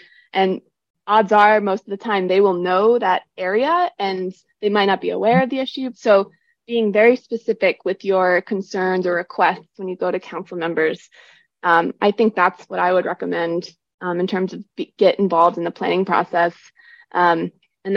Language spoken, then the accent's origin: English; Gainesville, Florida, United States; I'm a Florida native. And so I grew up in Central Florida, Gainesville area, swimming in the freshwater springs and nature girl. I explored a lot of kind of rural, you know, inland Florida.